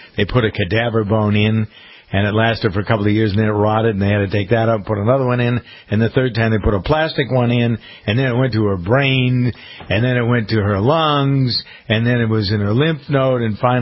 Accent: Framingham, Massachusetts, United States; I have a very close friend in my hometown of Framingham

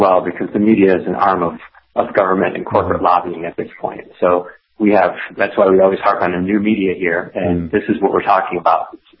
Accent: Detroit, Michigan, United States; I grew up in Metro Detroit, and I come from two generations of auto workers.

